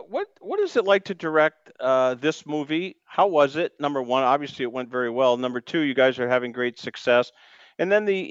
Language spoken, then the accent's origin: English; New England, United States; There's a lot of I'm from New England.